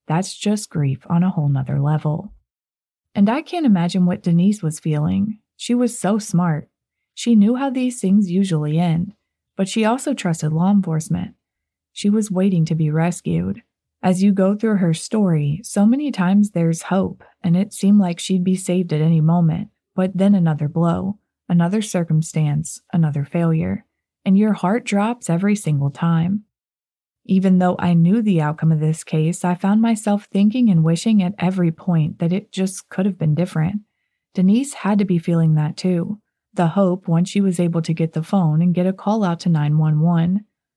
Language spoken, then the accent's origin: English; Florida, United States; My hometown is actually not far from Northport.